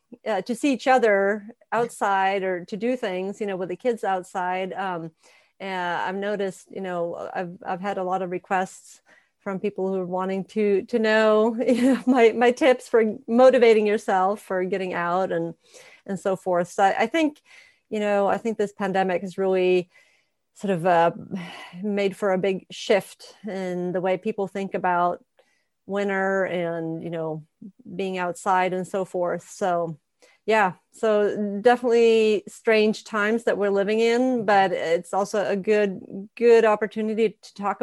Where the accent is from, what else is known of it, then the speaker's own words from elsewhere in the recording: Sweden; English is a second language; moved away as an adult; also born or lived in Montana / Indiana; now in United States; I've lived in the States for 15 years, but I was born and raised in Sweden. Moved over to the U.S. when I was in my 20s, after I met my then boyfriend and then husband. And we lived in Montana for a couple of years